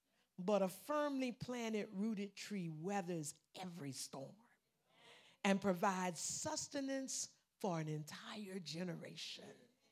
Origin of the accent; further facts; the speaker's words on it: Savannah, Georgia, United States; me and John were brothers and sisters growing up in West Savannah, in Savannah, Georgia.